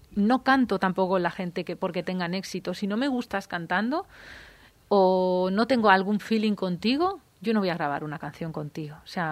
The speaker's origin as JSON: {"language": "Spanish", "town": "Toledo", "region": "Castilla-La Mancha", "country": "Spain", "tie": "born there", "said": "yo nací en Toledo. En Toledo han estado siempre presentes las tres culturas. Entonces, al ser una ciudad multicultural, para nosotros es lo normal el mestizaje, la fusión."}